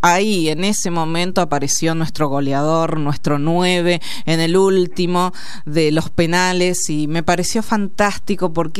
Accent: Argentina; La presión también, si somos argentinos, te iba subiendo todo.

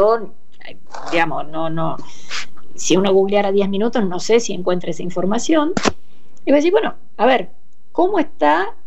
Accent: Córdoba, Argentina; Nosotros los cordobeses los integramos a ustedes

